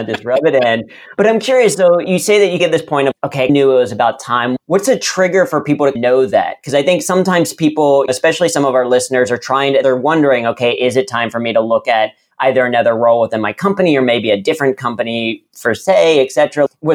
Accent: Cincinnati, Ohio, United States; at least growing up in Cincinnati, right? It's a global headquarters, you have it.

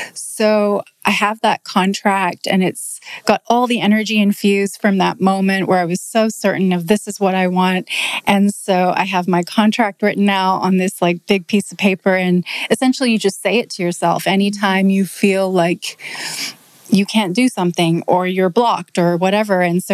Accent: Houston, Texas, United States; also born or lived in London, United Kingdom; Well, in London and then in Houston.

